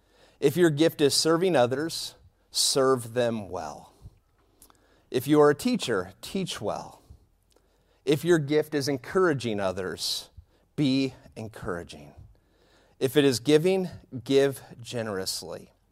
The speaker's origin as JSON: {"language": "English", "town": "St. Louis", "region": "Missouri", "country": "United States", "tie": "born or raised there", "lives_now": "Chicago, United States", "said": "I live outside of Chicago now, but I grew up outside of St. Louis."}